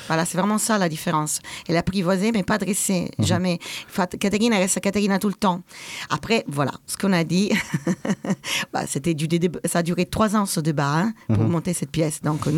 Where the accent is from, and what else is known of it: Italy